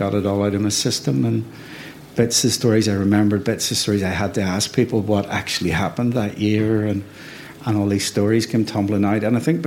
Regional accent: Belfast, Northern Ireland, United Kingdom; born there; I was born in 1961 in Belfast.

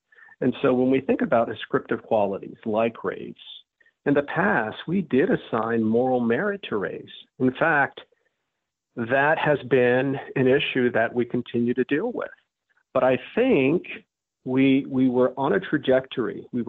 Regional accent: Denver, Colorado, United States; also born or lived in Kansas City, Missouri; So I am from Denver, Colorado. I was actually born in Kansas City, Missouri, moved to Colorado when I was one, and ended up going to Colorado State University.

